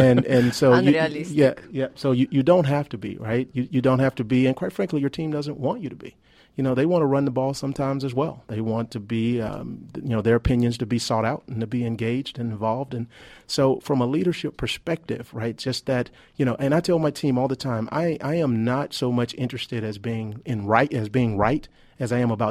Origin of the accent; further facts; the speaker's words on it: Birmingham, Alabama, United States; I grew up in Birmingham, Alabama. I grew up in the inner city.